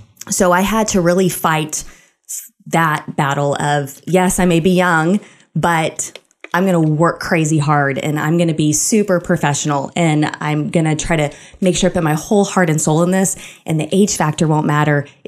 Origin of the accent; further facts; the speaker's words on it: Plano, Texas, United States; So I was raised in Plano. My dad actually lives at the same house that I came home to as a baby.